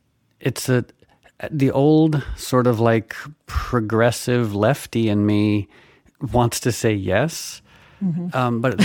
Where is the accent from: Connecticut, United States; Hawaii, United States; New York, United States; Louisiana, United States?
Connecticut, United States; I mean, I guess maybe there's something to do with like the legacy of growing up in New England. You know, I grew up in Connecticut